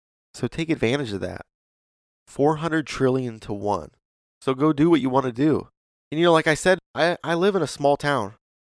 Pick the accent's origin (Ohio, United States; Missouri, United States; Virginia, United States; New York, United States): Ohio, United States; Galion; when people ask where I'm from, I don't say, I'm from Galleon, Ohio. It's, you know, about an hour north of Columbus, right around Mansfield, Ohio, if you ever heard of that.